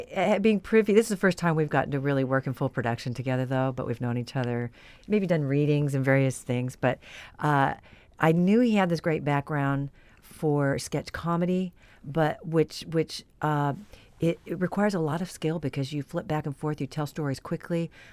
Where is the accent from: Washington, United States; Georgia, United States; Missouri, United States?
Washington, United States; Seattle; I mentioned earlier, I come from Seattle, Washington, originally.